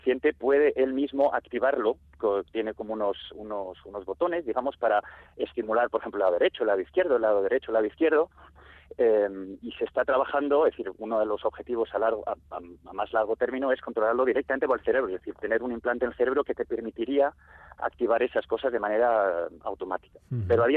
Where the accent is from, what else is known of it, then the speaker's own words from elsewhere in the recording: Madrid, Community of Madrid, Spain; now in Lausanne, Switzerland; Yo soy de Madrid.